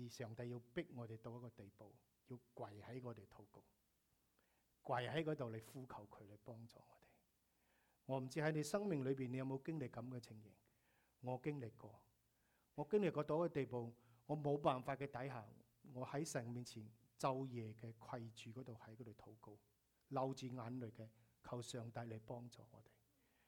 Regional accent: China; 我们中国人一生都难忘的日子

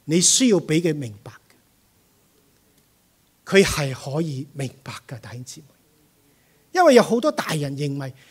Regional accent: China; 我们中国人妇女最担心儿女是什么事情

